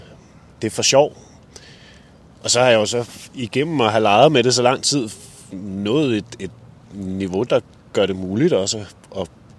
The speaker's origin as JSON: {"language": "Danish", "town": "Nykøbing Sjælland", "region": "Zealand", "country": "Denmark", "said": "jeg er jo oprindelig fra Odsherred op i Nykøbing Sjælland"}